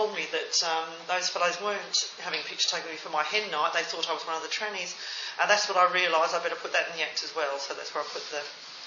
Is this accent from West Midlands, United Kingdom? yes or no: yes; Birmingham, West Midlands, United Kingdom; also born or lived in Melbourne / Queensland; now in Australia; starting off growing up in Birmingham, the immigrant to Australia, going from Melbourne up to Queensland, and being married to this Aussie man and having these two kids.